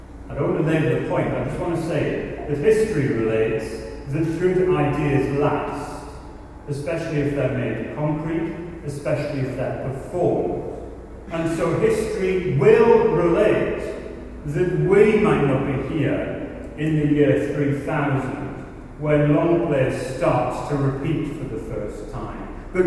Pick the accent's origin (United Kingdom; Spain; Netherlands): United Kingdom; North East England; because I'm actually from the North East, you might not have realised that, I mean, I keep it hidden